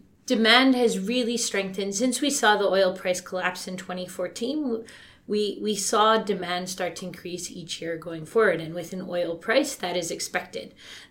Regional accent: United States; Yes, I'm American-Canadian

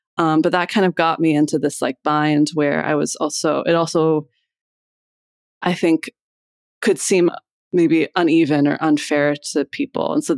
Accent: Iowa, United States; moved away as an adult; now in Philadelphia, United States; I grew up in Iowa and then I moved here to go to college and then moved into this neighborhood and like stayed in this neighborhood for like about 7 years.

